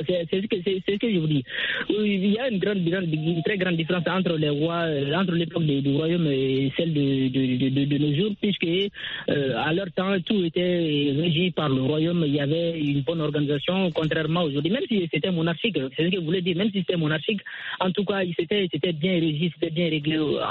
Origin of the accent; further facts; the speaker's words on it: Mali; je suis malien